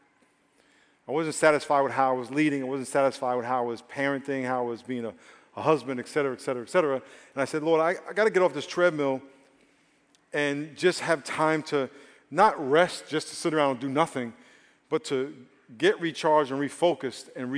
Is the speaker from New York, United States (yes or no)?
yes; New York, United States; Now, I grew up in New York, and I understand white smoke comes out of your mouth when it's cold. And in New York, we have what we call the hawk.